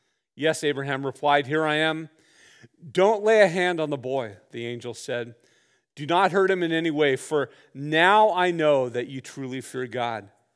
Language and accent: English; Santa Barbara, California, United States; I grew up in Santa Barbara.